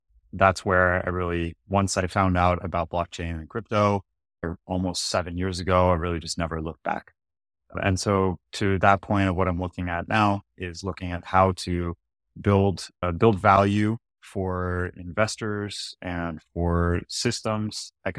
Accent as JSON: {"language": "English", "region": "California", "country": "United States", "tie": "born or raised there", "said": "So yeah, I grew up in Silicon Valley area."}